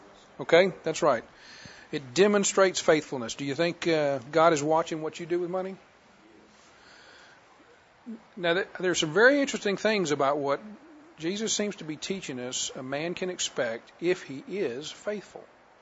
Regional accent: Louisiana, United States; I'm from Louisiana, you know, when we make coffee, we make something you can't see through.

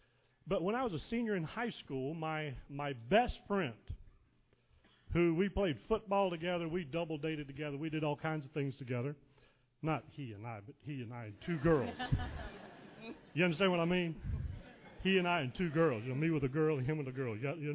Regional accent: Thomasville, North Carolina, United States; I grew up in North Carolina, in Thomasville, where they make the furniture.

